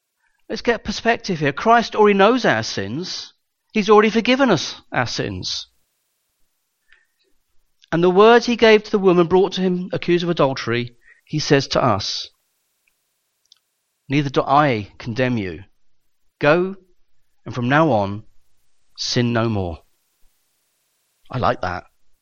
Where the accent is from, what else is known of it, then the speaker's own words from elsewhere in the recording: United Kingdom; Being a Brit, I understand this better than most